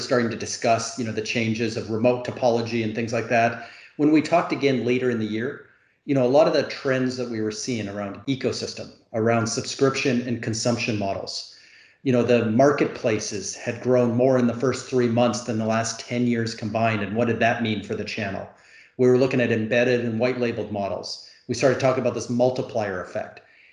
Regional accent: Canada; as a Canadian

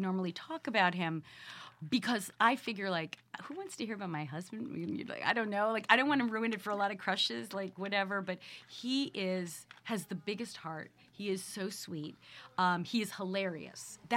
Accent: Long Island, New York, United States; Yeah, but I'm from Long Island, you'd think.

